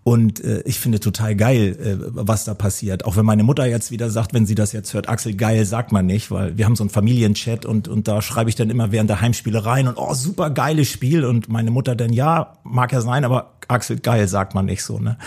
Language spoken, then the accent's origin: German; Hamburg, Germany; Also wir haben tatsächlich, wir sind aus Hamburg